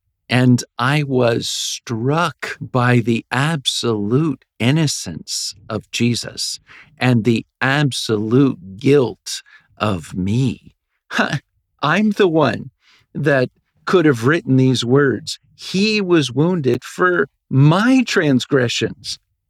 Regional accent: Virginia, United States; I'm originally from Virginia.

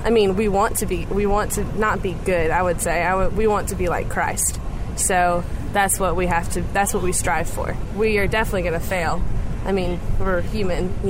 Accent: Greenville, South Carolina, United States; Greenville, South Carolina.

